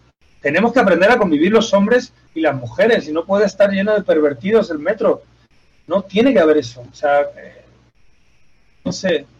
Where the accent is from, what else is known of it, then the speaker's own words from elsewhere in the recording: Mexico; yo sí soy mexicano